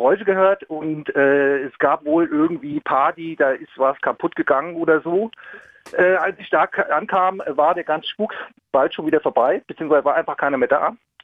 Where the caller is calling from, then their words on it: Frankfurt, Hesse, Germany; Ich habe hier in Hesse, in Frankfurt genauer gesagt, habe ich eine kleine Security-Firma.